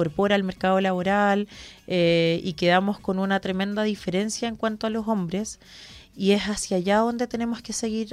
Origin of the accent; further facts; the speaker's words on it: Santiago, Santiago Metropolitan Region, Chile; Soy de Santiago y vivo hace 3 años también en la región de O'Higgins